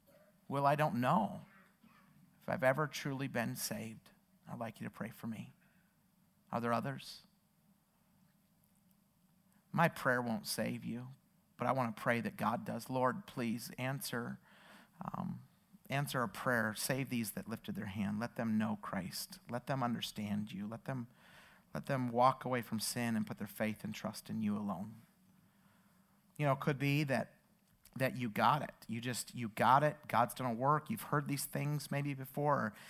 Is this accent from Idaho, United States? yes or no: yes; Idaho, United States; I was preaching in my home state, Idaho.